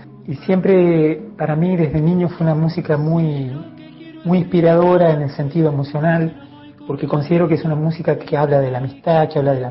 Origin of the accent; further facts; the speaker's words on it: Concarán, San Luis, Argentina; Mi pueblo Concarán fue un pueblo tranquilo, con una infancia de mucha bicicleta, de la escuela al club o al campo a jugar todo el día